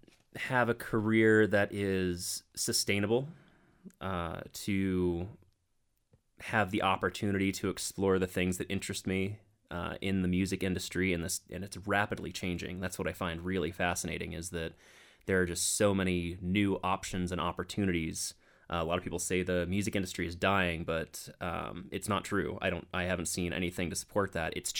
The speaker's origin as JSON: {"language": "English", "town": "Brooksville", "region": "Florida", "country": "United States", "tie": "born or raised there", "moved": "yes", "said": "And I actually, on my last CD, I wrote a song called … about my hometown."}